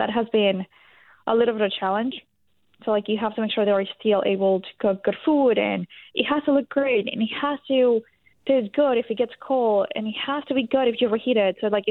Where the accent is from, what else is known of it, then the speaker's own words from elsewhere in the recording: Venezuela; My family's from Colombia. I just happened to be born in Venezuela, born and raised in Venezuela.